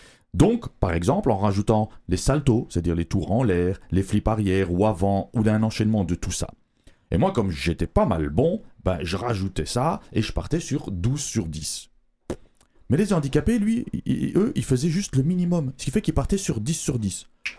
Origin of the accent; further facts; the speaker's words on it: Belgium; Parce que je vous rappelle, je suis belge, au cas où vous l'auriez oublié.